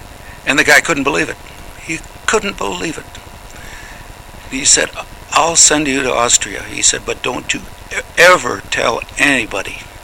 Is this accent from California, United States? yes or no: no; Morton, North Dakota, United States; I grew up in Morton, North Dakota, born and raised. Went to grade school in Morton, and then to the high school in Wahpeton, North Dakota.